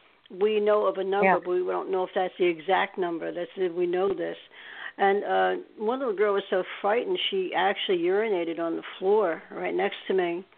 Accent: Staten Island, New York, United States; This is in Staten Island, New York. I used to live in New York. I'm from New York.

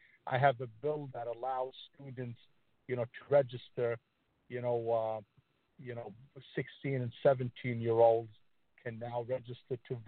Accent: Yonkers, New York, United States; You know, all my life mm-hmm. I grew up here in Yonkers.

